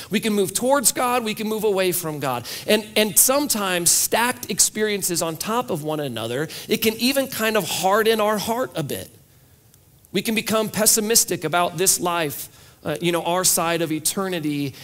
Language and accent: English; Iowa, United States; And since I grew up in Iowa, part of what I love of Jeremiah is that he consistently uses like farm language